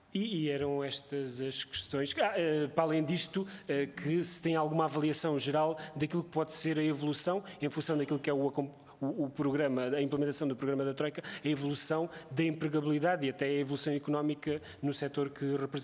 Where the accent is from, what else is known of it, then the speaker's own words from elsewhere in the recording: Beja, Portugal; do distrito onde eu venho, de Beja